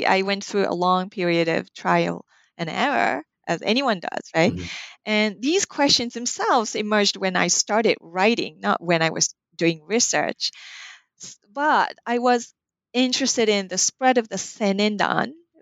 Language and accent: English; Japan; I had language training in Chinese and Korean, and I was raised in Japan.